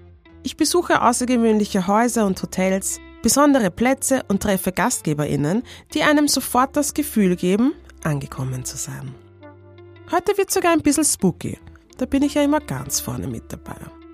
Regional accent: Vienna, Austria; born there; Autorin, Podcasterin, Influencerin. Geboren in Wien und eigentlich Großstadtmensch.

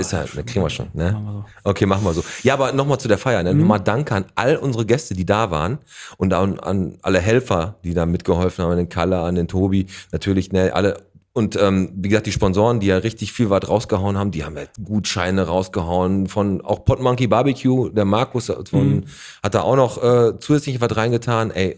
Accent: Bottrop, North Rhine-Westphalia, Germany; Also ich bin ja im Fuhlenbrock groß geworden

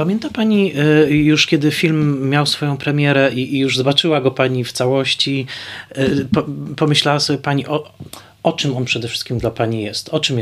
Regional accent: Tarnowskie Góry, Silesian Voivodeship, Poland; ja jestem z Tarnowskich Gór

